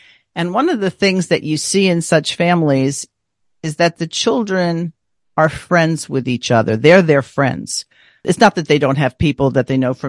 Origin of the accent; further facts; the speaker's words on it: New York, United States; I grew up in New York and there were family gatherings, and I often went to weddings or funerals or parties